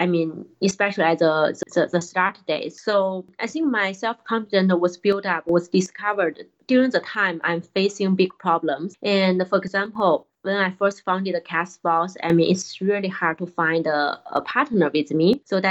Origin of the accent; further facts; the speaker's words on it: China; So my cultural background, I was born in China, and I used to learn Chinese, and I grew up in China. For work, I used to work in Dublin, in Japan, in different countries.